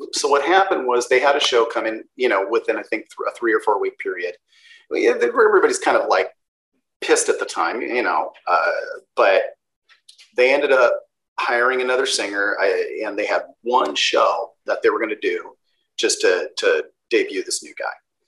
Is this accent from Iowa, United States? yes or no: no; Carson, California, United States; also born or lived in Bronx, New York; Dude, I was born in Bronx. I grew up in Carson. Of course I like Motown.